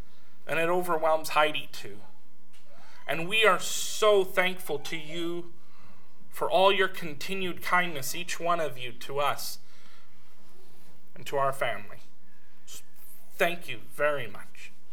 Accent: California, United States; I said, I grew up in California. Whole time I was there, never heard of anybody.

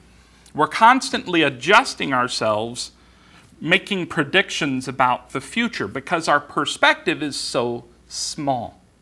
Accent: West Coast, United States; also born or lived in Oregon; I'm from the West Coast, and so I was very surprised at how far you people can see out here.

